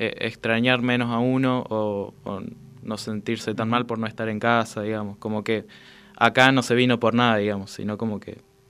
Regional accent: La Pampa, Argentina; Bueno, yo vine de La Pampa, quizás me tocó más cerca.

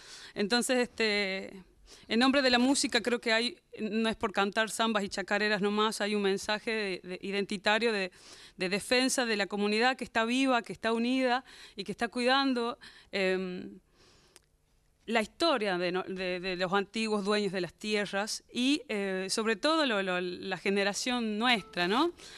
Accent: Cafayate, Salta, Argentina; venimos desde Salta, Cafayate Salta.

